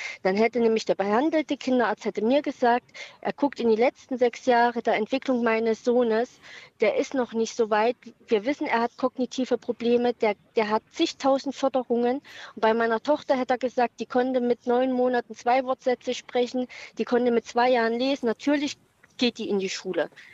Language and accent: German; Saxony-Anhalt, Germany; Also wir kommen aus Sachsen-Anhalt und da ist es so, dass diese Untersuchungen von Amtsärzten im Gesundheitsamt durchgeführt werden.